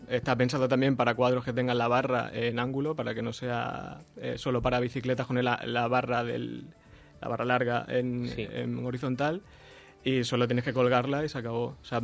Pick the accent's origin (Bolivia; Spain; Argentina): Spain; Extremadura; Yo soy extremeño y tengo herramientas que eran de mi abuelo